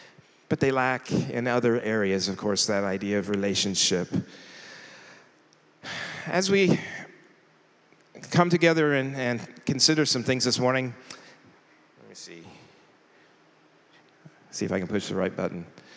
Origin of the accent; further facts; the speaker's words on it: Indiana, United States; I'm from Indiana originally, so I had to mention Indiana.